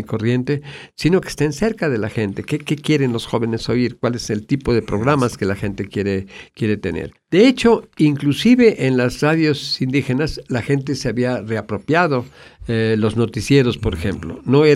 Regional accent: Oaxaca, Mexico; Hace 25 años regresé a Oaxaca. Es una coincidencia, no fue simplemente por regresar a Oaxaca, regresar a mi tierra, la tierra de mis ancestros.

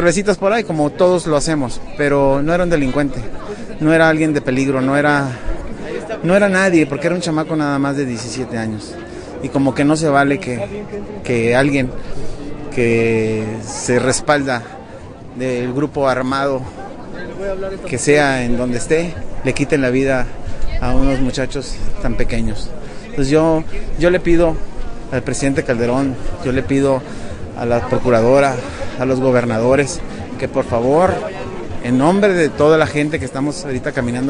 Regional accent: Reynosa, Tamaulipas, Mexico; yo vengo de Reynosa, Tamaulipas. Nosotros vivimos 24 horas con una guerrilla diaria. Ahí hay bombazos, granadazos, gente armada todo el tiempo.

